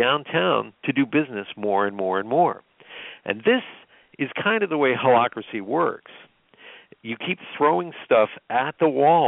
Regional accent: Lebanon, Pennsylvania, United States; I should know, my hometown of Lebanon, Pennsylvania, has been going through economic strife and changes since the 70s

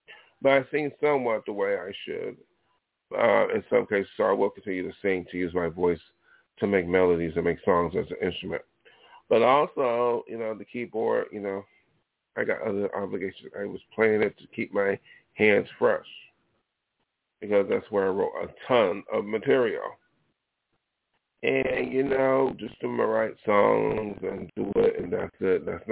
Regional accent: Buffalo, New York, United States; now in Los Angeles, United States; And when I came from Buffalo, New York, to be an artist out here in Hollywood to make my dreams come true

